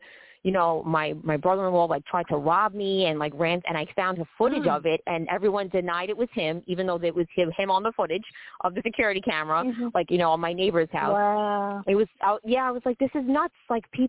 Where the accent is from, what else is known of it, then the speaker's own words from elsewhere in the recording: New York, United States; So, because I come from New York and the shelter system is packed.